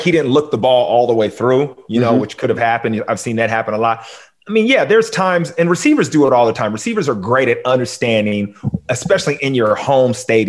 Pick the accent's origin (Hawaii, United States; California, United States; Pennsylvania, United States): California, United States; Long Beach; And Willie McGinnis, you know, we're both from Long Beach, California.